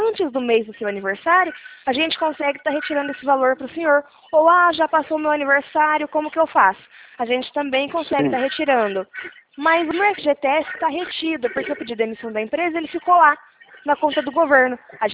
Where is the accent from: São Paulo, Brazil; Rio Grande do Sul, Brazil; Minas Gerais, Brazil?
São Paulo, Brazil; Presidente Prudente; Eu falo do estado de São Paulo, tá? Sou da cidade de Presidente Prudente.